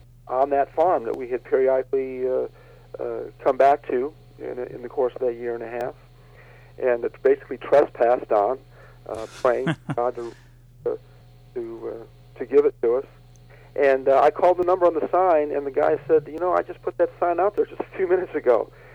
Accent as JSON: {"language": "English", "region": "Illinois", "country": "United States", "said": "Now, you keep in mind, we're from the Chicago area."}